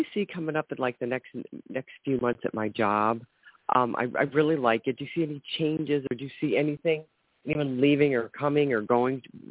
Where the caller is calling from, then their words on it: Ohio, United States; I'm calling from Ohio.